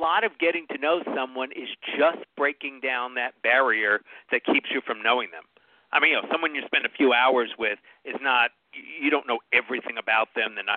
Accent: Boston, Massachusetts, United States; I come from the East Coast, from the Boston area

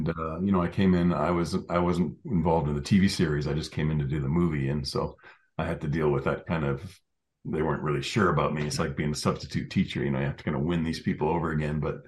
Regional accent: Calgary, Alberta, Canada; Well, it was a company called Nomadic Pictures, which was originally out of Calgary, my hometown.

